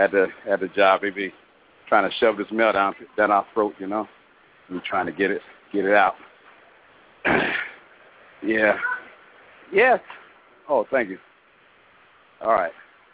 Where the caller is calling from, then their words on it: New Jersey, United States; from New Jersey.